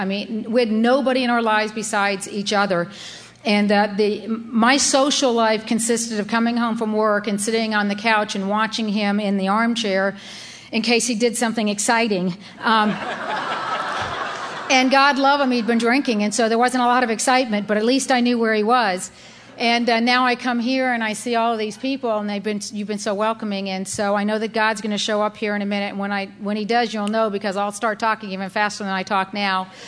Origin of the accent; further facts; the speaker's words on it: Wetumpka, Alabama, United States; And I'm from Wetumpka, Alabama, and a lot of the stuff I've learned about Al-Anon, I've learned through tapes and listened to CDs